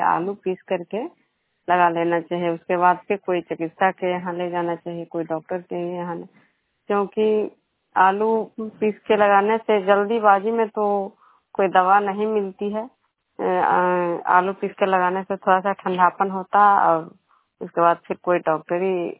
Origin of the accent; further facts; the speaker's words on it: Nagarnausa, Bihar, India; Vishnu programme कचवा panchayat Nalanda जिला नगनौसा प्रखंड के निवासी हूँ।